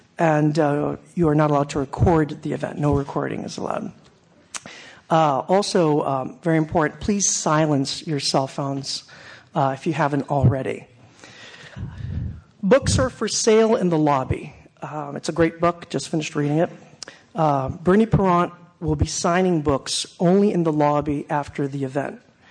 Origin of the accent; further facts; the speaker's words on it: Montreal, Quebec, Canada; I know I grew up in Montreal, and we didn't exactly love the Flyers.